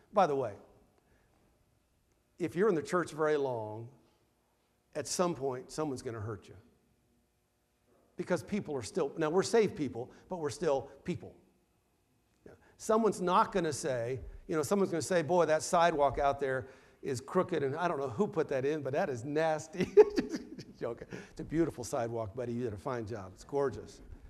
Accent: Idaho, United States; I was not raised in the South. I just realized the other day, I was raised in Southern Idaho.

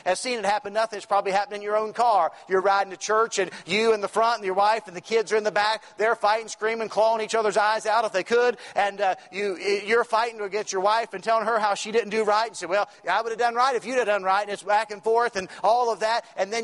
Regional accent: West Virginia, United States; I come from West Virginia, that's home. Mom and Dad's still there, my brothers.

